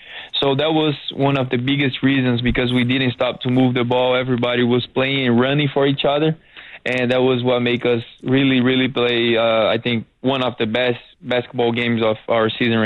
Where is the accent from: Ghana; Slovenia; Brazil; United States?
Brazil; my hometown is Brazil, so I got to be in the flight for almost 20 hours.